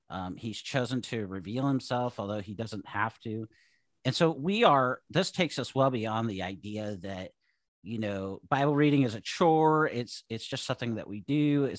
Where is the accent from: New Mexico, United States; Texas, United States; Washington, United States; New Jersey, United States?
Washington, United States; Seattle; also born or lived in Idaho / California; now in Oregon, United States; I grew up in Seattle, and I guess I've moved from thinking about this. I've lived in Washington for most of my life, and then we lived in Idaho.